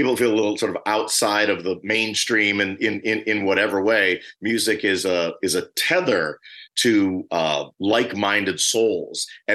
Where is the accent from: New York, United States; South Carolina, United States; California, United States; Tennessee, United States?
New York, United States; Harlem; born there; I was born in Harlem.